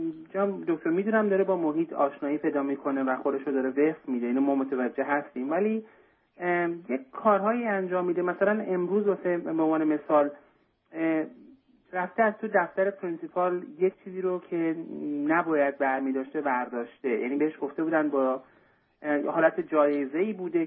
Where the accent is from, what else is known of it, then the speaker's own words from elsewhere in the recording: Iran; now in United States; من و خانواده‌ام الان مدت 2 ماهه که از ایران اومدیم به آمریکا مراجعه کردیم.